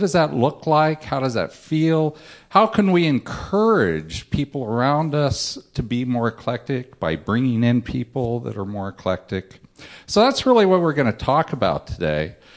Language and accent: English; Alaska, United States; And I grew up in Alaska. I've seen a lot of snowflakes.